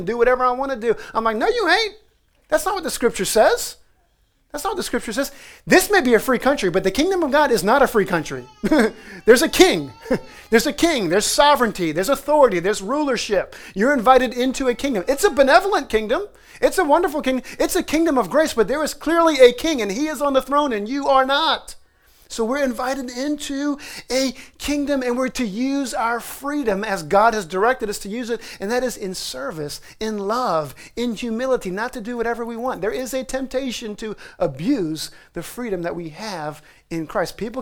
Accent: New Orleans, Louisiana, United States; I grew up in New Orleans, every now and then it kicks in.

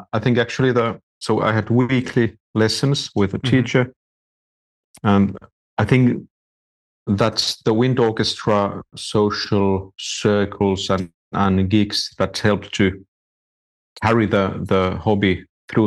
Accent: Kokkola, Central Ostrobothnia, Finland; in my hometown in Kokkola, there's a very good and famous string orchestra

